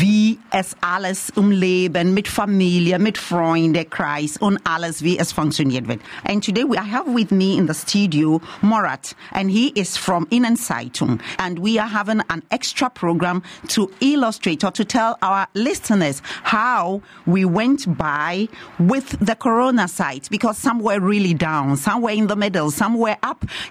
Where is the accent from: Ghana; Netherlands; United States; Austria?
Ghana; German is a second language; now in Germany; Ich komme aus Ghana, Westafrika.